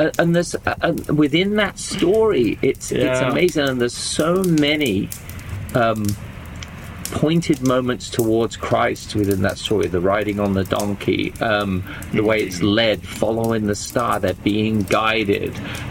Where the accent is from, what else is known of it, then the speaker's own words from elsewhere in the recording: England, United Kingdom; When we grew up in England, we never had, because we lived in a terraced house block outside